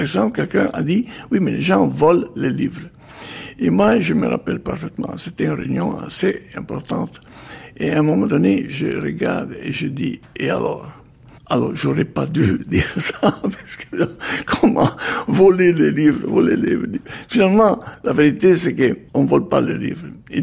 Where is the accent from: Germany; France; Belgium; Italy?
Italy; Et une place en plus, moi je suis italien.